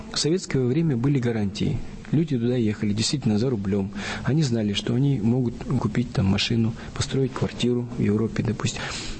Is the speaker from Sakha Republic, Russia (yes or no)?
yes; Sakha Republic, Russia; Представьте, я родом из Якутии. Плотность населения на 10 квадратных километров – один человек.